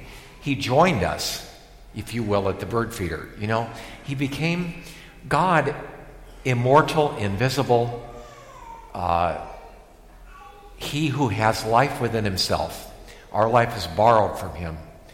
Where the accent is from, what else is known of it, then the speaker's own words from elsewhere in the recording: Ohio, United States; I grew up in Ohio, at least the elementary school years